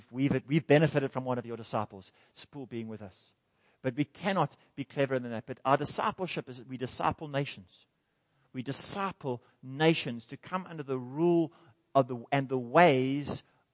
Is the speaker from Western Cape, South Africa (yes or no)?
yes; Cape Town, Western Cape, South Africa; born there; I was born in Cape Town 50 years ago.